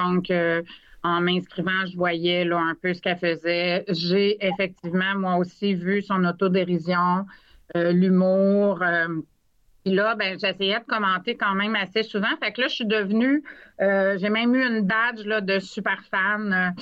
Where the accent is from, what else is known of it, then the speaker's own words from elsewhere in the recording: Lévis, Quebec, Canada; En fait, moi, je suis de Lévis